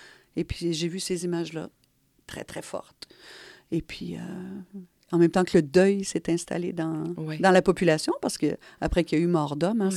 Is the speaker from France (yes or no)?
no; Montreal, Quebec, Canada; Moi, j'ai grandi dans Hochelaga.